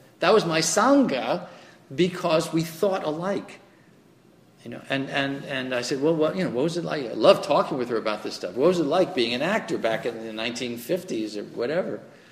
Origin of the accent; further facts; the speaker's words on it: New York, United States; because I'm a New Yorker, this is the culture as well